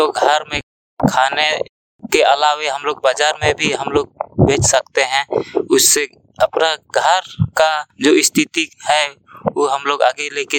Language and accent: Hindi; Belgai, Jharkhand, India; ग्राम बेलगाय, post Adwara, Bagodar block Giridih जिला का रहने वाला हूँ।